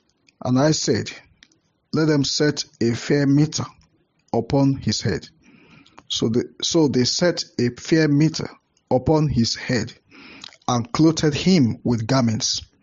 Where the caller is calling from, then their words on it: Lokoja, Kogi, Nigeria; I am your brother, by the grace of God … I'm reaching you from Lokoja, Kogi State, Nigeria.